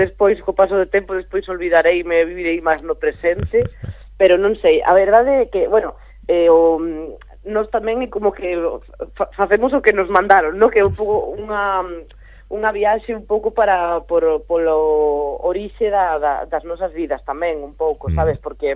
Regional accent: Galicia, Spain; now in Madrid, Spain; mira, eu son galega

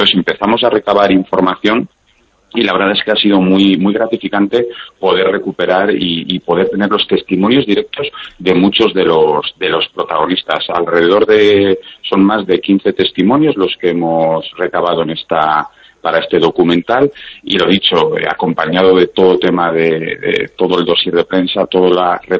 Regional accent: Valencia de Don Juan, Castile and León, Spain; yo soy de León, y todo esto surge curiosamente porque yo soy de un pueblo al sur de León, Valencia de Don Juan

